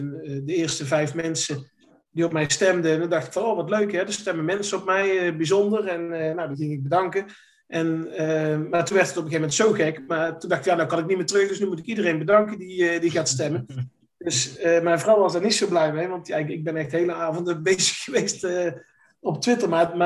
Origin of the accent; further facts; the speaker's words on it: Hoeven, North Brabant, Netherlands; ik kom uit Hoeve, uit een dorp in de buurt van Breda.